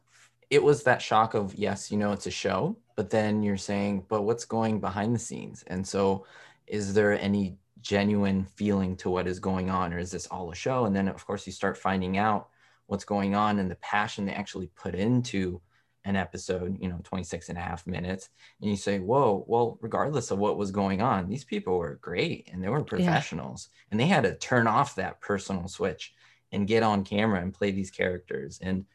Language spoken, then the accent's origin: English; Los Angeles, California, United States; I realized I grew up in Los Angeles, and, you know, being driven around town by my mom when I was a little boy